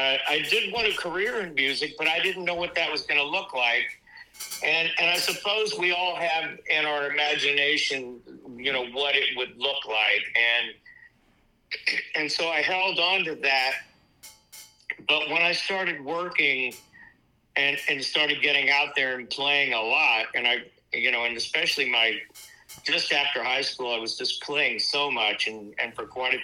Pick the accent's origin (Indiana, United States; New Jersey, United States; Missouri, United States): Missouri, United States; Kansas City; Growing up in Kansas City, go Chiefs.